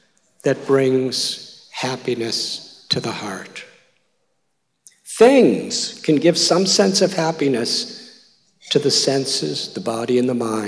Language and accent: English; Illinois, United States; Because I was born and raised near Chicago, and I saw so many beautiful, smooth roads and nice cars and big houses.